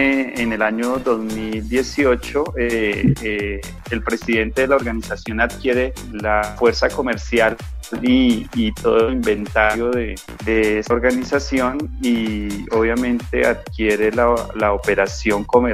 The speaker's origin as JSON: {"language": "Spanish", "town": "Simijaca", "region": "Cundinamarca", "country": "Colombia", "tie": "born there", "said": "Yo soy de un municipio de Cundinamarca. Yo nací en Sinijaca, Cundinamarca. Como todos los personas que quieren, digamos, salir adelante, pues se trasladan a la ciudad principal del país, en este caso Bogotá. Inicié hace ya más de 16 años por acá"}